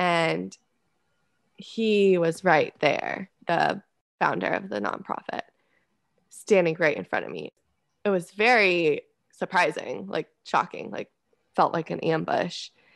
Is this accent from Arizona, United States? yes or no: yes; Scottsdale, Arizona, United States; moved away as an adult; I'm from Scottsdale, Arizona. I did the ROTC program at University of Arizona.